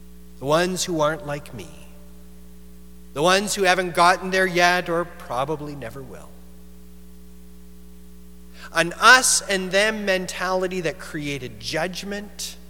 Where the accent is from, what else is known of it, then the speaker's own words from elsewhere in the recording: Canada; Canadian pride, right? Buy Canadian, support Canadian. We brag about how good we are. We've revived the I Am Canadian commercial. We're bragging about ourselves.